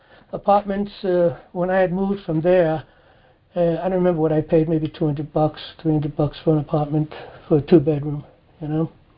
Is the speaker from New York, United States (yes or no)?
yes; New York City, New York, United States; I was raised in the Bronx.